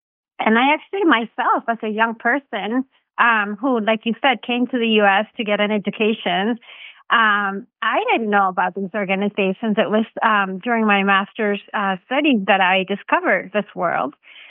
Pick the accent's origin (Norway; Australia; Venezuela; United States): Venezuela; I come from Venezuela, which is a now very poor country and completely destroyed. But at the time when I grew up, it was actually one of the richest countries in South America because of the discovery of oil.